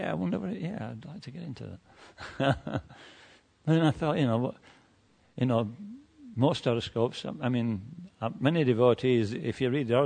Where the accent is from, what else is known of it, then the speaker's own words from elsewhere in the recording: Yorkshire and the Humber, United Kingdom; because I'm a Yorkshireman